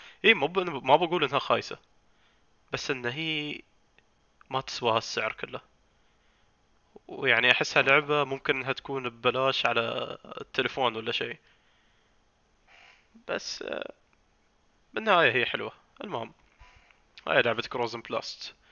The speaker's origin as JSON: {"language": "Arabic", "country": "United Arab Emirates", "said": "قلت له أنا من الإمارات، ما أقدر أستلم هاي"}